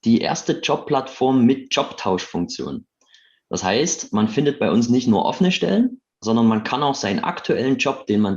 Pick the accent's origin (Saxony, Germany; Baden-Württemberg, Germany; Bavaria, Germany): Saxony, Germany; Chemnitz; Ich bin Chemnitzer aus der Arbeiterstadt im schönen Sachsen.